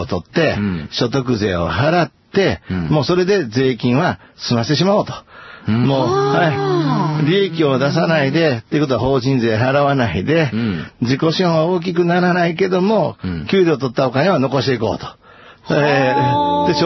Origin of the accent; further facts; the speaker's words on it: Kansai, Japan; 私たちは関西人はね